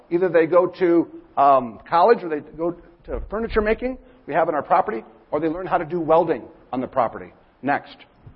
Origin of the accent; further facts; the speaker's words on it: Minnesota, United States; I'm from Minnesota. If I don't talk fast, I freeze to death.